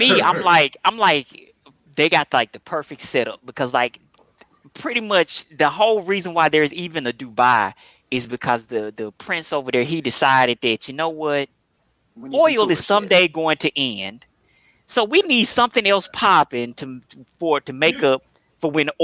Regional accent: Mississippi, United States; Hey, you know I'm from Mississippi. You know I'm from the South.

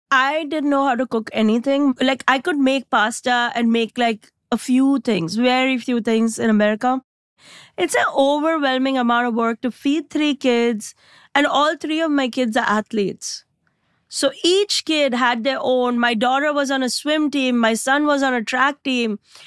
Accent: India; I came from India and India is anything but small. But Indian culture is very warm at its core.

